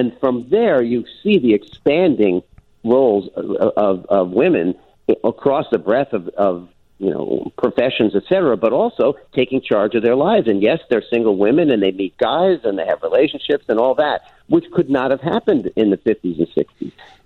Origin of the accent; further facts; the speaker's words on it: New York, United States; I grew up in New York. And I was like, you know, I know people like this.